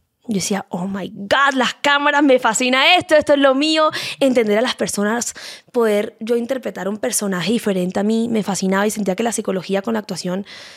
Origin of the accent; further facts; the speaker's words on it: Cartagena, Bolívar, Colombia; now in Miami, United States; yo estoy viviendo en Miami, yo soy de Cartagena